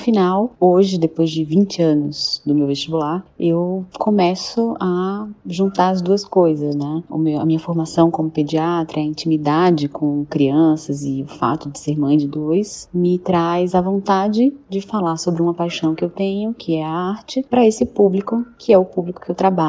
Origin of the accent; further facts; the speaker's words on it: Pernambuco, Brazil; moved away as an adult; now in São Paulo, Brazil; Eu sou pernambucana, há quase 10 anos em São Paulo, mas não perdi nada do meu sotaque.